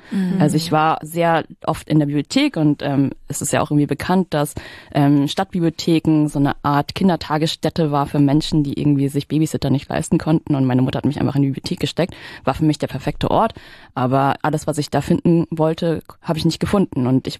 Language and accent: German; Saxony, Germany; wenn Sachsen ein Slum ist, dann komme ich aus dem Slum.